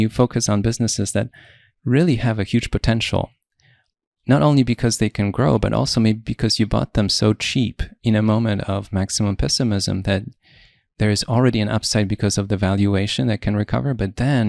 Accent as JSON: {"language": "English", "country": "Poland", "tie": "born or raised there", "also_born_or_lived": "Europe", "said": "I grew up in Poland and I lived in Europe, so I'm very comfortable looking at European stocks."}